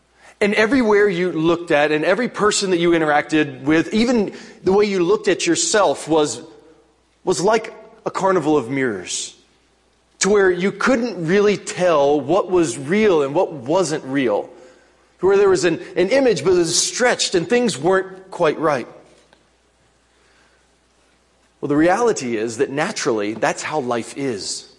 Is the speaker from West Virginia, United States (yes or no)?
yes; West Virginia, United States; If you've never been there, I'm from West Virginia. I can say that.